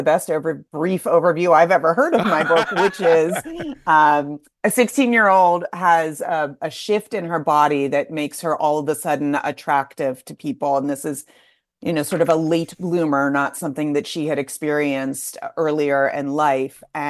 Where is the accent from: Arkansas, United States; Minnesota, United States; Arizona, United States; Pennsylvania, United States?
Pennsylvania, United States; Pittsburgh; I grew up in Pittsburgh. So I was a 16-year-old girl in Pittsburgh in the 90s.